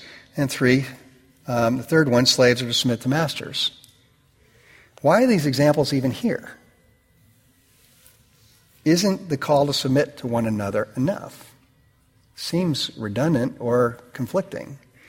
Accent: New York, United States; I grew up in New York, liberal Northeastern family, you know, completely egalitarian.

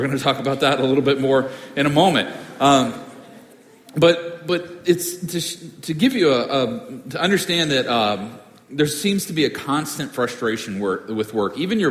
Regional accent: Boston, Massachusetts, United States; as Clint said. I'm from Boston, and City on a Hill is a bit like Boston. It's a melting pot

